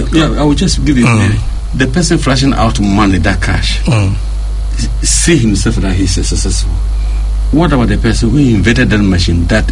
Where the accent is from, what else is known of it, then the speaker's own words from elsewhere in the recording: Ghana; "So, where do you come from?" I said, "I'm from Ghana."